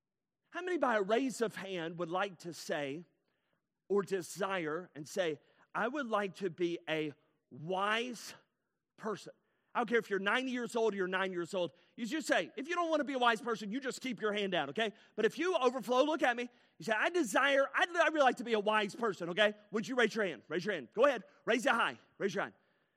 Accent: North Carolina, United States; also born or lived in Alabama / Tennessee; I grew up in North Carolina, Alabama. I was born in Tennessee, but my entire life is spent in the South.

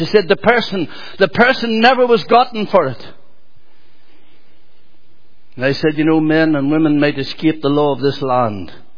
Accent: Monaghan, Ulster, Ireland; born or raised there

